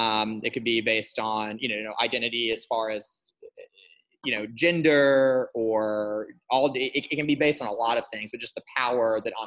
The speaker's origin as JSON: {"language": "English", "region": "Nebraska", "country": "United States", "tie": "born or raised there", "said": "growing up in Nebraska and not having this super traditional background"}